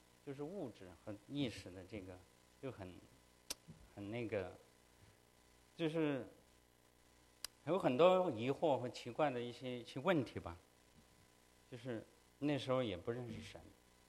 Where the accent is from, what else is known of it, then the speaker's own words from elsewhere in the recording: China; 其实我是从大陆来的，我从小都是就是属于那种生在新中国长在红旗下，经历过文化大革命，也批斗过地富反坏右，批斗过走资派